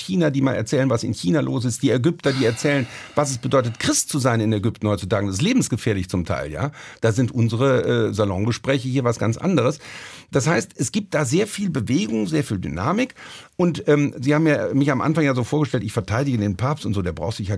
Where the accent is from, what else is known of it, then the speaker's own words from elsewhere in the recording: Rhineland, Germany; bei uns im Rheinland ist der ganze Humor eine katholische Erfindung.